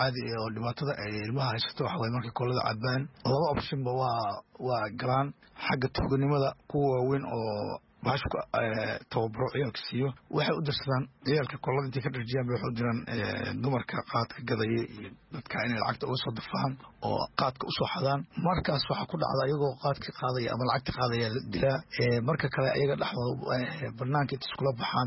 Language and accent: Somali; Garowe, Puntland, Somalia; halkee ka timid oo garow waan ka imid